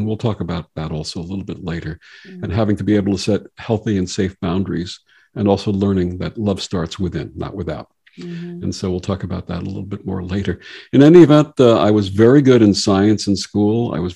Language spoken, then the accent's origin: English; Brooklyn, New York, United States; As I said, I was growing up in Brooklyn. I had a lot of unusual experiences as a child